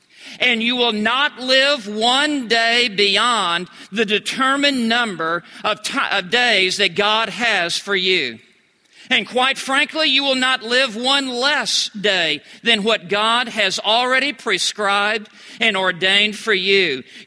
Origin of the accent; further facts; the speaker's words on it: Memphis, Tennessee, United States; I grew up in Memphis, Tennessee. I went out to West Texas, to Texas Tech, to go to college.